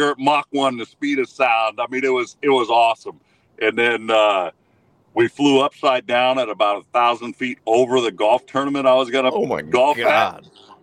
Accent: Pinole, California, United States; He grew up in Napa. I grew up in Pinole.

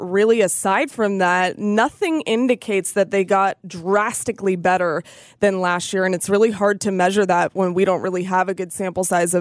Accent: Florida, United States; I'm from South Florida, as you know, and there's a breeze, so it's a different kind of heat.

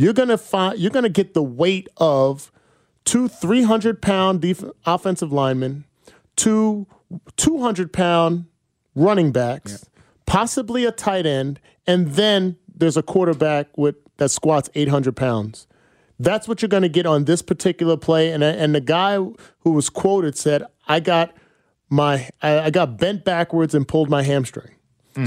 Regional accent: New Jersey, United States; accent: Jersey; Got my Jersey accent back.

